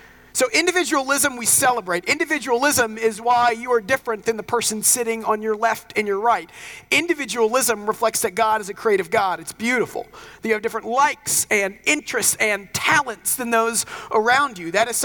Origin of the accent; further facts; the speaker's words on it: the South, United States; I share it, for one, because I grew up in the South and every church is some different degree of Baptist.